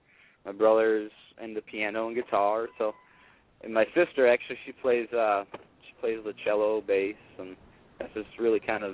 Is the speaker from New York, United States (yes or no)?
no; Minnesota, United States; the area where I'm originally from, which is southeast Minnesota, and I there was a local club down at my hometown